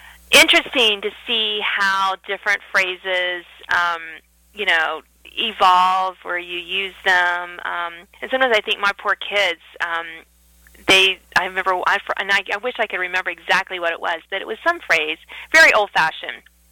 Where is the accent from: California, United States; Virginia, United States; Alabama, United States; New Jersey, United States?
Virginia, United States; I grew up in Southern Virginia, and depending on who I'm talking to, I don't have a really strong Southern accent, which is funny because my parents were born and raised in Kentucky.